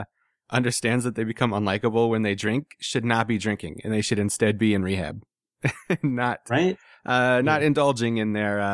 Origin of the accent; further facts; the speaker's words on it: Dayton, Ohio, United States; And I was from Dayton, which Dayton, you know, it's in Ohio and everything, but it's, you know, a sizable city.